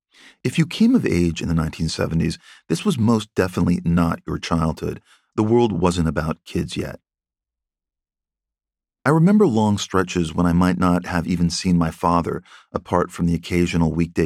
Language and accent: English; California, United States; attracted to horror movies as a kid growing up in the San Fernando Valley of the 1970s, when they spoke to me in a way nothing else seemed to.